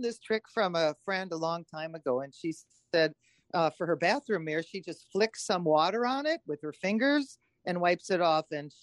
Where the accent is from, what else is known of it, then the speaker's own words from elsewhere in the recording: Oconto, Wisconsin, United States; born there; I was born in Oconto at that old hospital on the river. So I know Oconto.